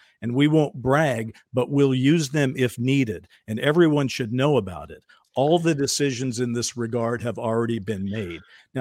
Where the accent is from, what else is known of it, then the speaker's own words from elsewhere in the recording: United States; as an American, we're all very well of the, aware of the fact that almost everything in Australia can kill a person.